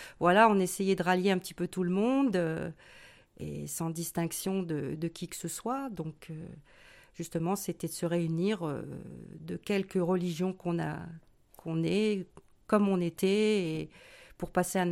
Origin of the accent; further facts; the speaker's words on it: northern France, France; moi je suis venue du nord de la France et je suis arrivée en 78 rue de la Brunetière. Et après, bon, j'ai habité Saint-Cassien